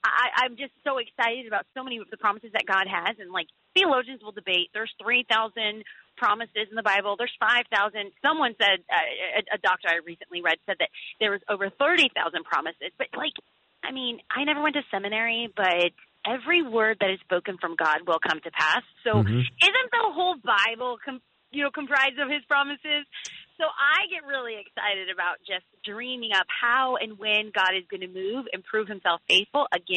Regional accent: California, United States; Well, I'm born and raised in California, but my dad, I'm Mexican. So my dad's Mexican and my mom's Puerto Rican.

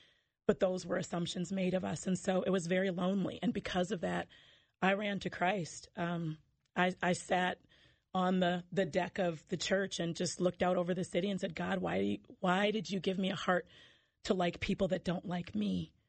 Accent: Minnesota, United States; And also growing up in the Rondo neighborhood, it was, has always been relatively diverse.

